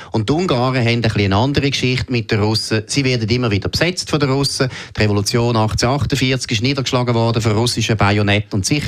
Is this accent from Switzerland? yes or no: yes; Switzerland; wir können jetzt als Schweizer da wirklich gross reden